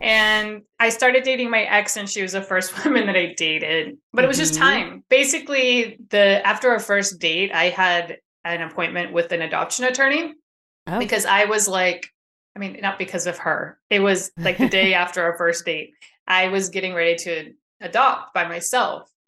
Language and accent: English; Sacramento, California, United States; I am from Sacramento, California area.